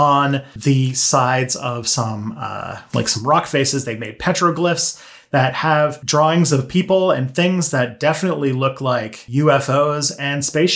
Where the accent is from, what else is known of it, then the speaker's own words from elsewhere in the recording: Canada; I am a Canadian